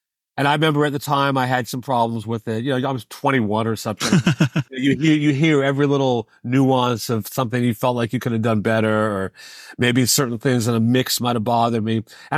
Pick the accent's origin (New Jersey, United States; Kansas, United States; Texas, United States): Texas, United States; Dallas; I grew up with him in Dallas.